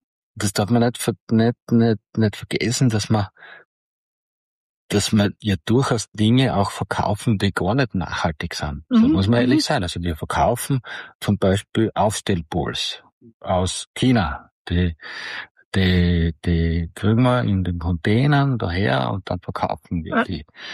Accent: Styria, Austria; Vor allem bei uns in der Steiermark gibt's gar nicht so viele Unternehmen mit einem Beachvolleyballplatz.

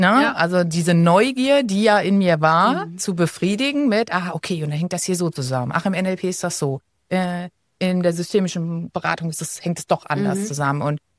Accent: Limburg an der Lahn, Hesse, Germany; ich komme ja aus Limburg, Limburg an der Lahn.

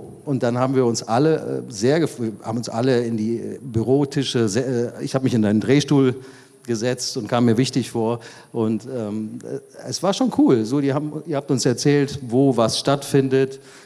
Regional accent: Germany; Es ist schwer, weil also er ist Wiener, ich bin Deutscher, aber wir sind uns sehr ähnlich, komischerweise.

